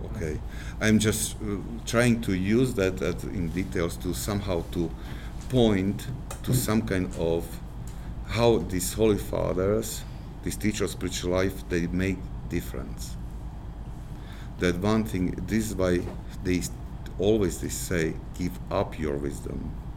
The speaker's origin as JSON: {"language": "English", "country": "Slovakia", "second_language": "English", "moved": "as an adult", "said": "You know, I came from Slovakia and here, and well, I think that this is very visible difference."}